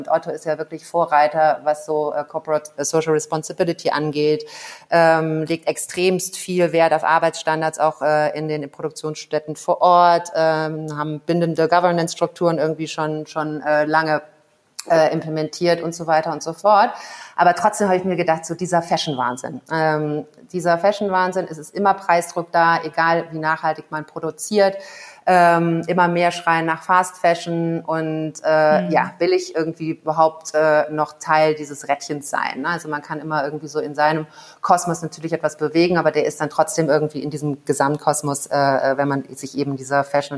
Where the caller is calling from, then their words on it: Kigali, Kigali City, Rwanda; Ich bin zugeschaltet aus Kigali, das ist die Hauptstadt von Ruanda. Liegt in Ostafrika, ist ein bisschen kleiner als Belgien.